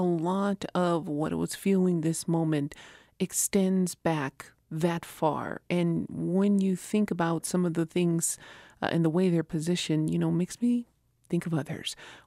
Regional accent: Isleta Pueblo, New Mexico, United States; from Isleta Pueblo

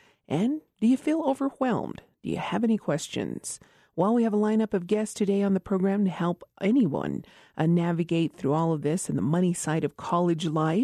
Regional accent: Isleta Pueblo, New Mexico, United States; from Isleta Pueblo

